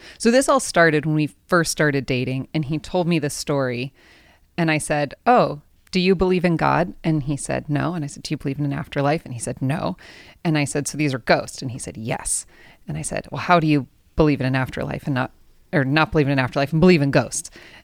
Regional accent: San Diego, California, United States; I grew up here in San Diego.

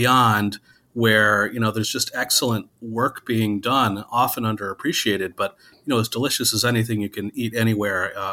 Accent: Wisconsin, United States; you know, obviously I grew up in Wisconsin. I knew that we had great cheese.

